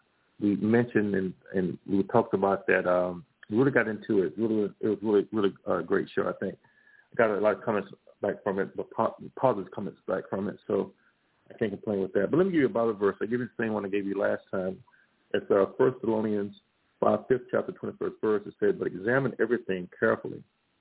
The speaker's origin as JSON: {"language": "English", "town": "Grambling", "region": "Louisiana", "country": "United States", "tie": "born or raised there", "said": "my home university, Grambling State University, okay, is in my hometown, like 30 minutes away."}